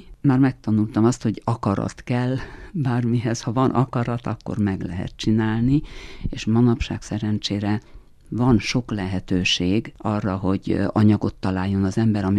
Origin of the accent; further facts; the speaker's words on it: Gherla, Cluj County, Romania; még én azt a helyzetet tudom jobban, mivel oda valósi vagyok. Szamosújváron születtem, és 30 évig ott éltem